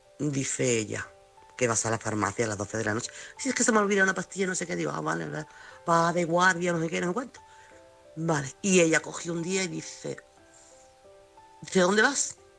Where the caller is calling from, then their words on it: Chiclana, Andalusia, Spain; corresponsal de Chiclana.